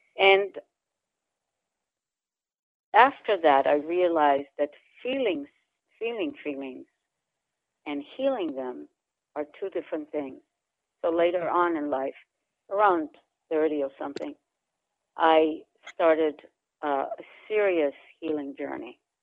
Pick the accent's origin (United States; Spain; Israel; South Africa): Israel; Well, I grew up in Israel when Israel was just, you know, a very young country.